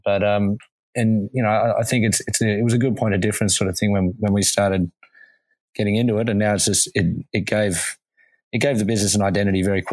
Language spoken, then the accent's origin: English; Sydney, New South Wales, Australia; moved away as an adult; So I moved over about 5.5 years ago. I'm from Sydney originally.